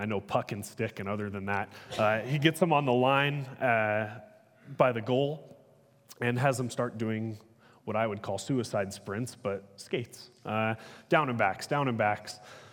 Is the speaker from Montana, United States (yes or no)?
yes; Florence, Montana, United States; also born or lived in Missoula; I was born in Missoula, raised in Florence. I went to Valley Christian School in Missoula, met my wife there.